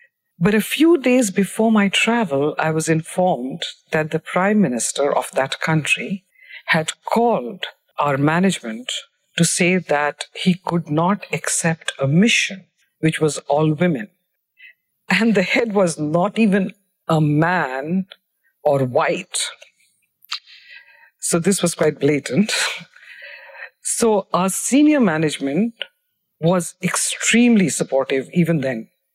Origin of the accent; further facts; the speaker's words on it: Bihar, India; I grew up in Bihar, in India, where the role of women was quite rigidly defined by social and cultural norms.